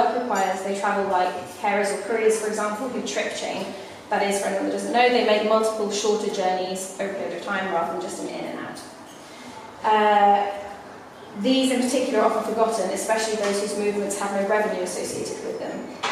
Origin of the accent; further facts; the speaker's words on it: Oxford, South East England, United Kingdom; My father, Philip, and I grew up in Boyles, the game shop on the high street. I went to school in Summertown, and I've also experienced Oxford as a local resident